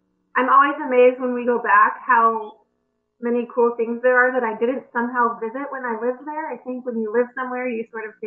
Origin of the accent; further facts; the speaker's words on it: Wichita, Kansas, United States; also born or lived in Washington, D.C.; I grew up in Wichita, Kansas.